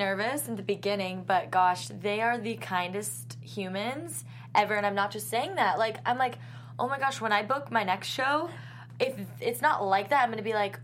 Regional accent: California, United States; I grew up in Orange County, so I've never experienced real fall.

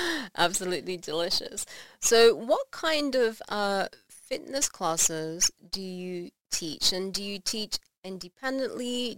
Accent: Australia; well, I'm Australian

